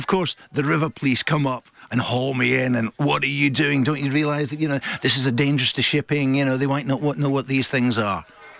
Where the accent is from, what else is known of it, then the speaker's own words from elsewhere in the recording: Scotland, United Kingdom; also born or lived in Liverpool; I'm originally Scottish.